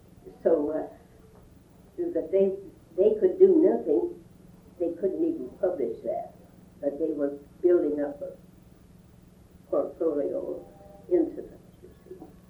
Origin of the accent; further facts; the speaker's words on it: Peru, Indiana, United States; born there; also born or lived in Richmond, Indiana; now in Seattle, United States; I was born in Peru, Indiana.